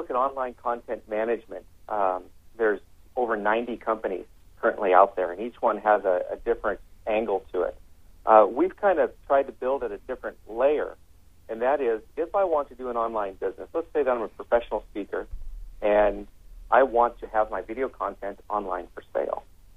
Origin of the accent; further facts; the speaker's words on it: California, United States; I grew up in the Napa Valley